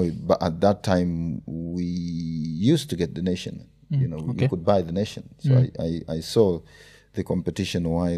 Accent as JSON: {"language": "English", "country": "Kenya", "said": "people have always, known that I'm Kenyan"}